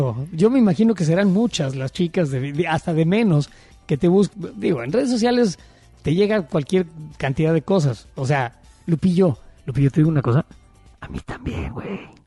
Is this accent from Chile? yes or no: no; Mexico; moved away as an adult; now in United States; Como ciudadano estadounidense, te lo digo, ya y además de todo como inmigrante mexicano.